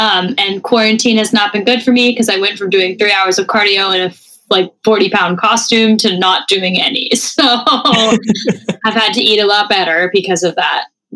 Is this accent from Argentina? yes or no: no; Canada; we're French Canadian.